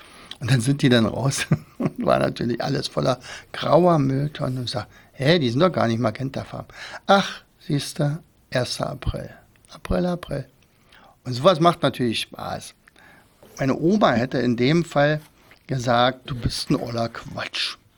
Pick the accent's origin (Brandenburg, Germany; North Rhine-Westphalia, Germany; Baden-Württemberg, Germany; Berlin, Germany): Brandenburg, Germany; Rauen; Rauen ist mein Heimatdorf, 2000 Einwohner.